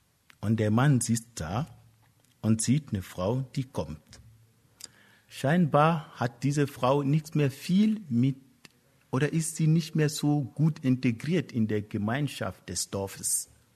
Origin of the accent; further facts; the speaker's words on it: Germany; ja, ich bin Europäer, ich bin ein Deutscher. Ich stehe dazu.